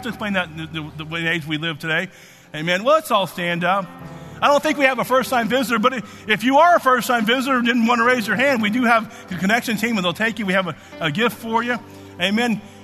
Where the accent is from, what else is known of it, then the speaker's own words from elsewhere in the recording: Alabama, United States; I'm from Alabama, and we'll have a wonderful time.